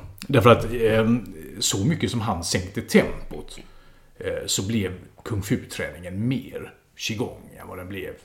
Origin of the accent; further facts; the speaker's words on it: Gothenburg, Västra Götaland County, Sweden; now in Skåne, Sweden; Jag är 45 år, från Göteborg från början, boendes i Skåne.